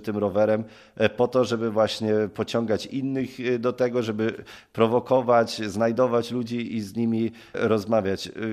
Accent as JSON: {"language": "Polish", "town": "Murowana Goślina", "region": "Greater Poland Voivodeship", "country": "Poland", "said": "Pochodzę z Murowanej Gośliny, właśnie 19 kilometrów na północ od Poznania."}